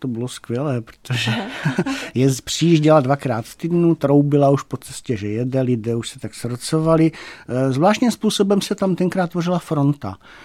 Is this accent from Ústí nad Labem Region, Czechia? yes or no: no; Mutkov, Olomouc Region, Czechia; born there; No tak ono je to moje rodiště. Já jsem se tam narodil, tak ten vztah tím je dán, že vlastně ten Mutkov. Vždycky se mi tam líbilo, ta obec je malinká.